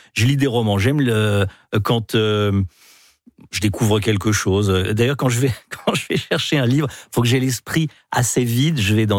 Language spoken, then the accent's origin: French; Versailles, Île-de-France, France; born there; Je suis né à Versailles.